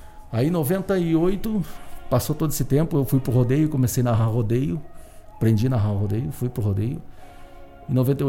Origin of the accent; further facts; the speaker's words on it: Cândido de Abreu, Paraná, Brazil; nome polonês. Nascido e criado em Cândido de Abreu, cidade do interior do Paraná, região central. E lá, até hoje, eu vivo, né, em Cândido de Abreu.